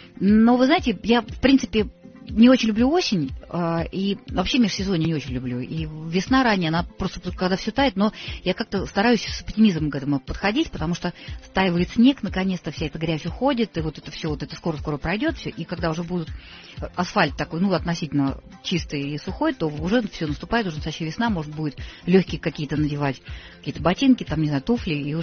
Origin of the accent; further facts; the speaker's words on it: Saint Petersburg, Russia; Поэтому я абсолютная петербурженка.